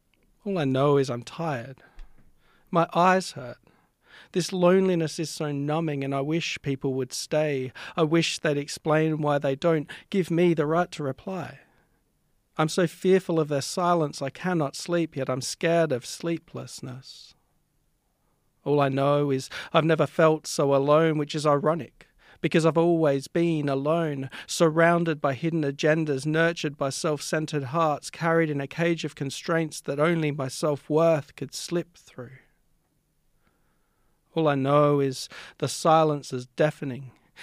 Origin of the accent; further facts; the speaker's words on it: South Australia, Australia; So I'm a poet from South Australia.